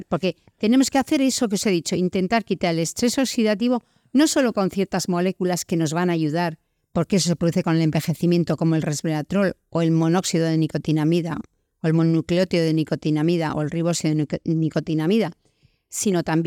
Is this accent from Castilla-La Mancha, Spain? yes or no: no; Basque Country, Spain; Nosotros somos vascos y tenemos fama de comer bien, ¿no?